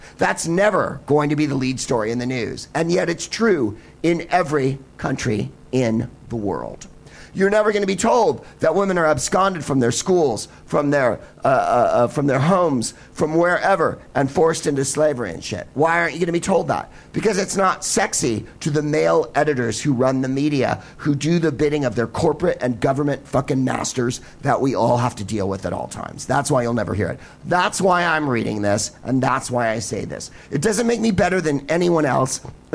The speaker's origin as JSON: {"language": "English", "country": "United States", "said": "But I come from the United States"}